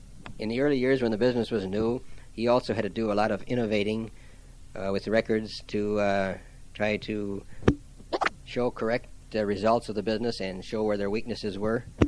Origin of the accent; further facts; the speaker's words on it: Saginaw, Michigan, United States; also born or lived in Minneapolis; he married my mother, who was from Lansing, and I was born in Minneapolis. But they soon moved back to Saginaw because my grandmother was ill.